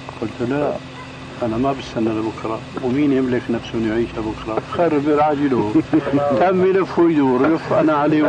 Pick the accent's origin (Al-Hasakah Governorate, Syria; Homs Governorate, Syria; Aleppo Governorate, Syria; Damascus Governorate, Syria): Damascus Governorate, Syria; Damascus; كان يجوا ناس عندنا في دمشق